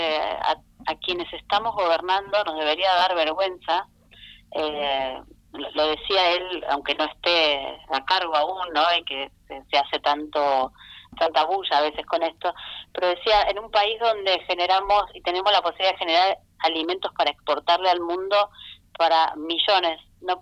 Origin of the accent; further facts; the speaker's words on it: Argentina; está pasando como argentinos y de la indolencia.